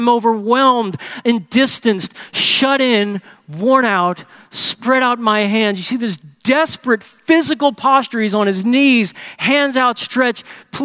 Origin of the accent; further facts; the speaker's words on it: New Orleans, Louisiana, United States; Growing up in New Orleans, I can't tell you how many times the memory of sitting around with a family